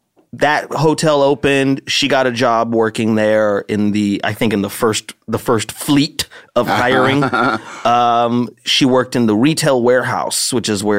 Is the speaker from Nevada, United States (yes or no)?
yes; Las Vegas, Nevada, United States; moved away; oh, I did not like growing up in Las Vegas.